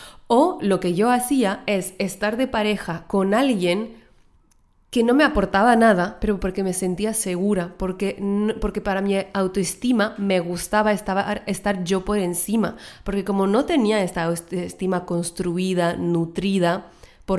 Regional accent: France; Yo soy de Francia, si no lo sabes aún.

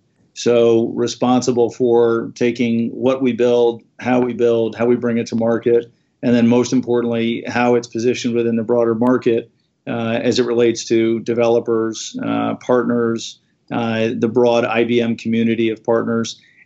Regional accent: New York City, New York, United States; also born or lived in Minnesota; Yeah. So I was born in Minnesota. I was then raised in Manhattan and New York City. And I split time between the two.

